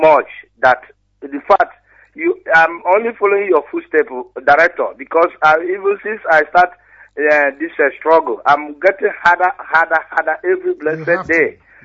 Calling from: Stuttgart, Baden-Württemberg, Germany; I'm calling from Stuttgart, Germany.

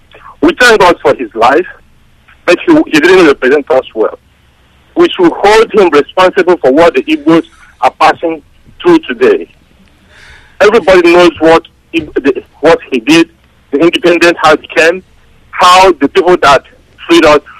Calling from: Boston, Massachusetts, United States; I'm calling from Boston.

